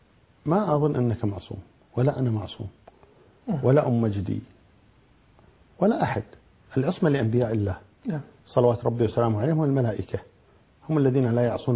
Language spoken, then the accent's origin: Arabic; Kuwait; عندنا في الكويت